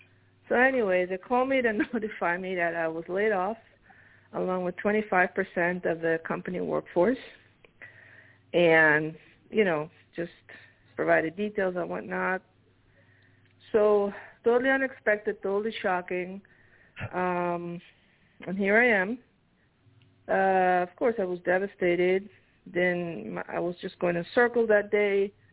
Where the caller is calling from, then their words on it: New Jersey, United States; I'm calling from New Jersey.